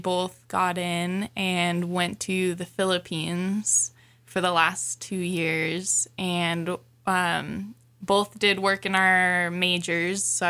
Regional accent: Kirkland, Washington, United States; I was born and raised in Kirkland, Washington, just a suburb of Seattle.

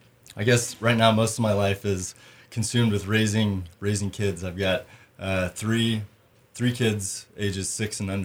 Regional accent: Oklahoma, United States; moved away as an adult; I was born and raised in Oklahoma. I spent 23 years of my life in Oklahoma, and was actually going to undergraduate to become a physical therapist.

